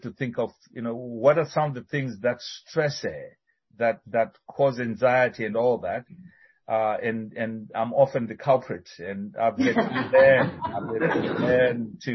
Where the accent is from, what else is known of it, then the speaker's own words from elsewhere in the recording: Zimbabwe; now in Johannesburg, South Africa; Some of you know we are originally from Zimbabwe, but we are serving from South Africa, you know, in Johannesburg. And we've been in South Africa for 4 years. So we actually moved to South Africa when we started serving with Mission to the World.